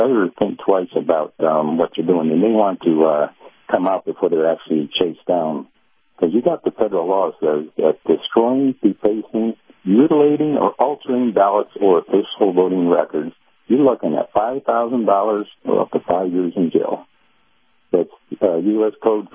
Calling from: Colorado, United States; Hey, Captain … in Colorado.

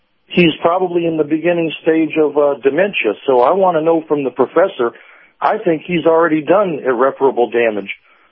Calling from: Clearwater, Florida, United States; Good morning, Captain. … in Clearwater again. I love the show.

